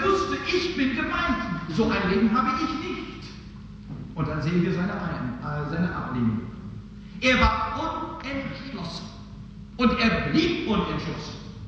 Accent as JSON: {"language": "German", "country": "Canada", "tie": "born or raised there", "second_language": "German", "moved": "yes", "said": "In Kanada, wo ich groß geworden bin, in Mittelkanada, haben wir im Winter furchtbare Schneestürme."}